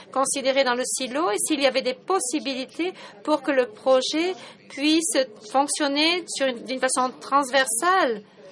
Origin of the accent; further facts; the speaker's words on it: Turkey; mais je viens de Turquie